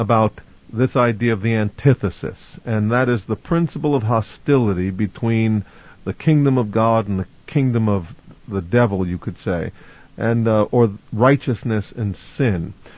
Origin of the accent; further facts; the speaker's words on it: Brooklyn, New York, United States; from Brooklyn, New York, pastor of Messiah's Congregation.